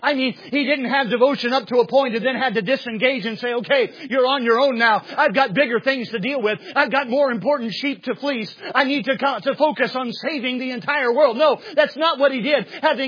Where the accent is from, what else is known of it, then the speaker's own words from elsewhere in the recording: Mississippi, United States; In my hometown of Mississippi, it was 1 degree Fahrenheit.